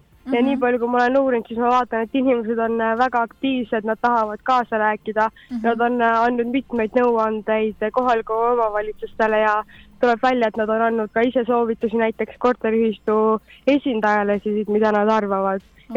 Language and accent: Estonian; Pärnu, Pärnu County, Estonia; Pärnu on minu kodulinn ja Tartus käin ma ülikoolis